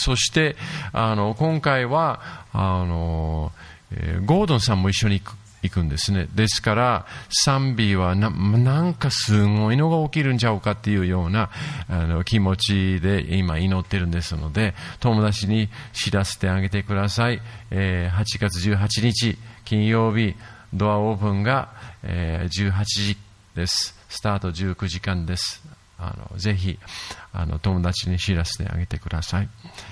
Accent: Yokohama, Kanagawa, Japan; 私は東京まで横浜育ちで、ほとんど、ね、子供の時に、日本人の方と関わって

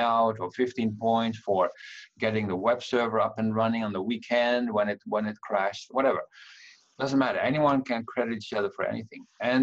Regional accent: Rotterdam, South Holland, Netherlands; English is a second language; I was very inspired by a picture in my hometown, which is created by a photographer, Ken Lum, who now lives in Philadelphia, US. And his work of art says, "Melly Shum hates her job." And it's a very compelling picture. It has been in Rotterdam for 25 years

